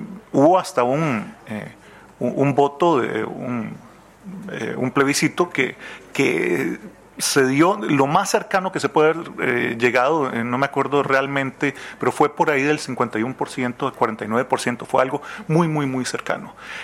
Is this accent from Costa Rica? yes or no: yes; Costa Rica; siendo costarricense, creo que siempre nos estamos disculpando de algo.